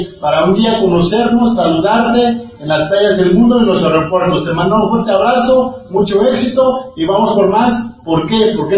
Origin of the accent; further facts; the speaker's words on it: Oaxaca, Mexico; Somos 100% indígenas y Yuhol, así se dice aquí en Oaxaca.